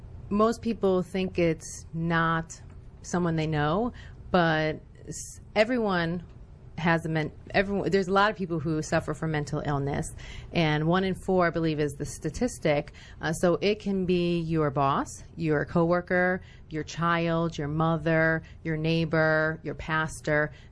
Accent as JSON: {"language": "English", "town": "Skokie", "region": "Illinois", "country": "United States", "tie": "born or raised there", "said": "It was really interesting growing up in Skokie, Illinois. It was a predominantly Jewish area, and I am a biracial product of my fathe"}